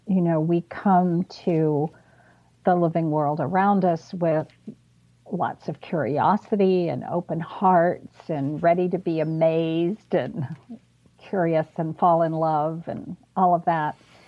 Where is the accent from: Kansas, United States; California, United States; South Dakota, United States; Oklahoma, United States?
Kansas, United States; I say sometimes that I think I'm so passionate about trees because I grew up in Kansas and there were so few of them.